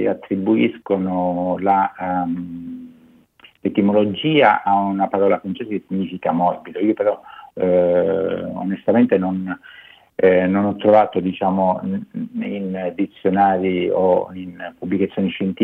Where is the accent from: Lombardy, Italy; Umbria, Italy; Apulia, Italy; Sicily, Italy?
Sicily, Italy; Licata; Per esempio a Licata, io sono di Licata